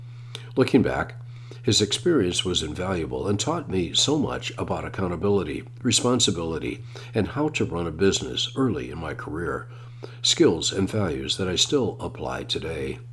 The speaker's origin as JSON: {"language": "English", "town": "Annapolis", "region": "Maryland", "country": "United States", "tie": "born or raised there", "said": "I grew up in Annapolis, Maryland, where competitive sailing was a big part of my childhood, all the way through college."}